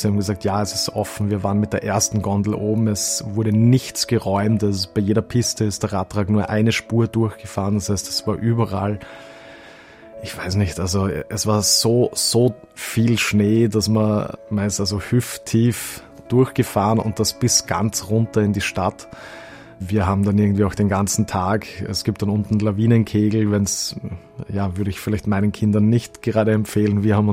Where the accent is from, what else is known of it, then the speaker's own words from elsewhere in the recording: Vienna, Austria; also ich bin in Wien aufgewachsen